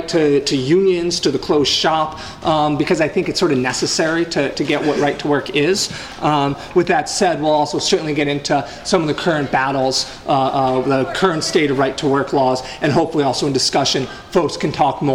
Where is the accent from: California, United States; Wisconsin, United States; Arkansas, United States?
Wisconsin, United States; Madison; I'm a member of the National Socialist Organization. I'm a nurse. I'm from Madison, Wisconsin, where I'm a member of SAU Healthcare Wisconsin as well.